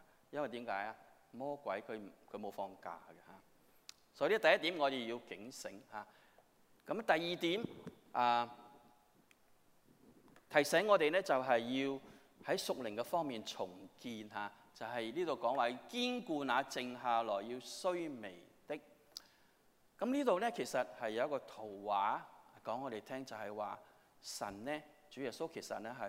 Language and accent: Cantonese; Hong Kong; 我记得我小的时候在香港，你知道我们香港那时候、没有电炉这些东西